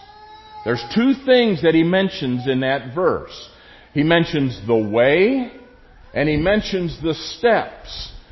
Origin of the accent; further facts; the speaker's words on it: the South, United States; It used to be a question that was often asked when I grew up in the South.